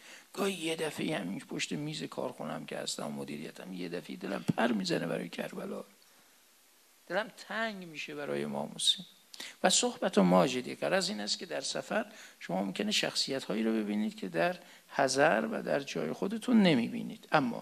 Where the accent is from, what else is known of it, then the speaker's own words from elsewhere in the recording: Mashhad, Razavi Khorasan, Iran; مثل شما و ما که مشهدی هستیم